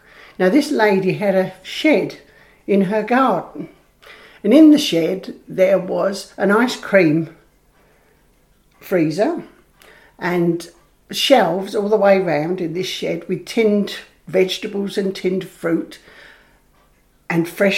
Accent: Maldon, East of England, United Kingdom; I've lived in Maldon all my life. I was born in Queen Street on the 11th of September 1948 at my grandmother's house.

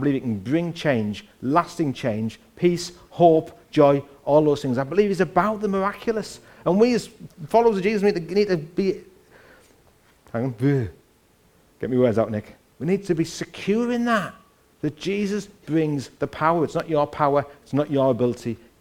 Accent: Woolton, North West England, United Kingdom; he can do no wrong because he's from my hometown. And, you know, these two amazing women winning gold medals and BAFTAs from Woolton.

